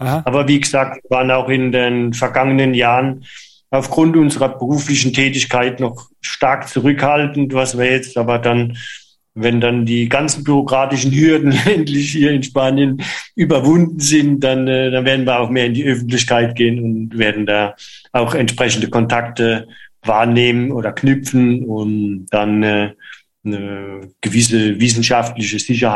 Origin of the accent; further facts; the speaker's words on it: Germany; moved away as an adult; now in Spain; Weil wie gesagt, wir sind Deutsche.